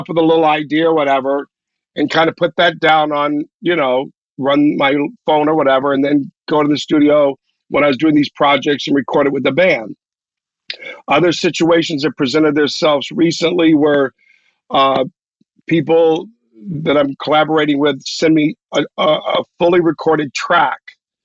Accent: Miami, Florida, United States; Well, you have to realize I grew up in Miami, so Miami's very transient in a way.

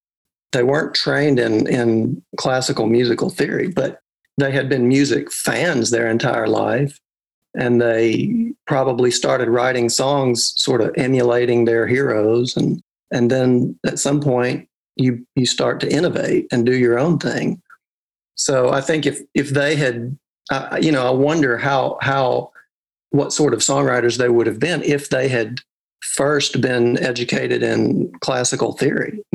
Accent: Arkansas, United States; So that started in politics back in my home state, which, as you can So you can probably guess is Arkansas.

